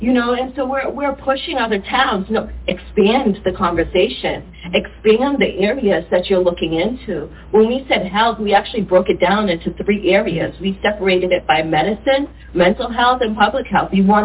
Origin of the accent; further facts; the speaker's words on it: Boston, Massachusetts, United States; I grew up in Boston. I have friends in South Shore.